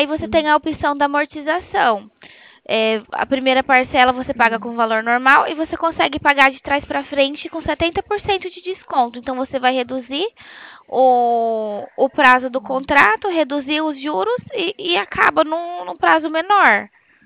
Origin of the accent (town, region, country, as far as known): Presidente Prudente, São Paulo, Brazil